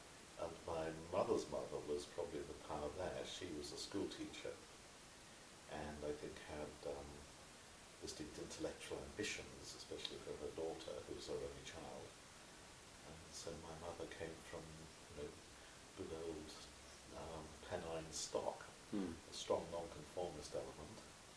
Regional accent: Chipping Sodbury, South West England, United Kingdom; born there; I was born near Bristol, in Chipping Salisbury, in 1944, just near the end of the Second World War.

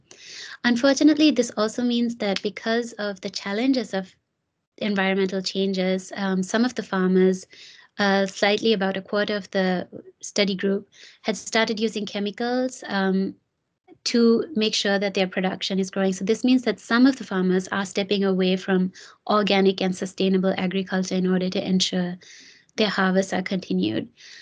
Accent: Jaffna, Northern Province, Sri Lanka; I myself will probably exist in a world that is completely different from what I saw growing up in Jaffna

